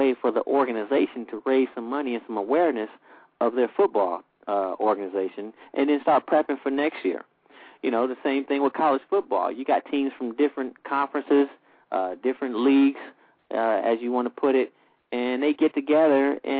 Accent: West Coast, United States; Of course I'm a Pac-10 fan. I'm from the West Coast.

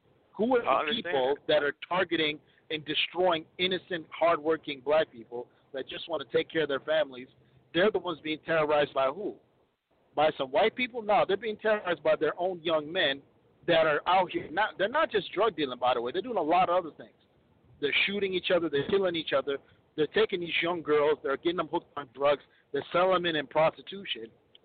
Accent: Midwest, United States; like I'm from the Midwest, right? So I have family in Chicago.

